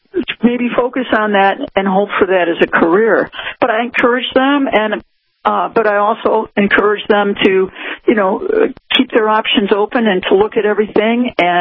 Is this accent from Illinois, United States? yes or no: yes; Chicago, Illinois, United States; And fortunately, I'm from Chicago and love the winter, and I survived it just okay, fine.